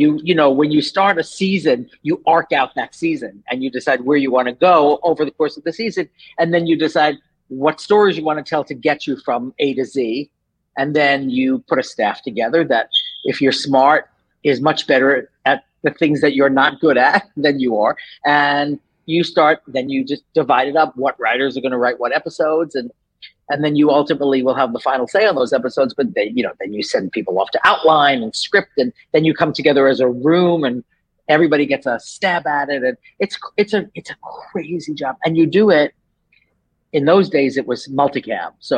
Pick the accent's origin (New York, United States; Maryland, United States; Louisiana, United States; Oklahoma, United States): New York, United States; Well, I'm from New York. So I grew up in New York and wanted to be a playwright.